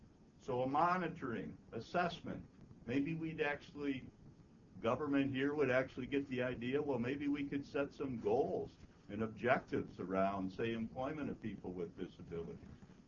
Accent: United States; I, for one, as an American who served his country in Vietnam during that war

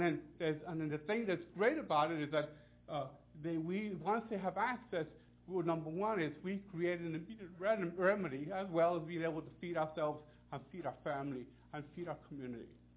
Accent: Puerto Rico; now in United States; I came from here from Puerto Rico in 1957 because we couldn't eat there. And then I could, you know, here, I'm a Vietnam veteran

